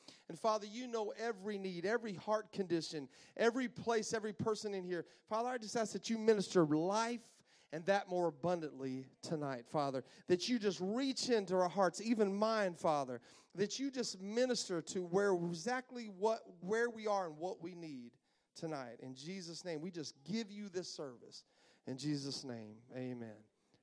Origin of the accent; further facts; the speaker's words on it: Amarillo, Texas, United States; now in Tombstone, United States; I'm from Tombstone, Arizona. I'm originally from Amarillo, Texas, moved to Tombstone, Arizona.